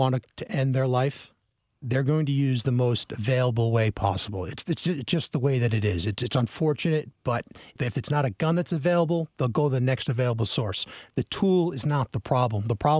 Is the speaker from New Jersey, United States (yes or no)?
no; Swansea, Massachusetts, United States; now in Burrillville, United States; Well, I grew up in Swansea, Massachusetts. I did 10 years in the military.